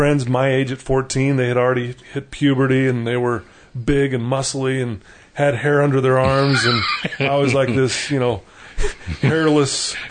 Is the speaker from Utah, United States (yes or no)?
yes; Utah, United States; I grew up here in Utah and had a very loving home growing up.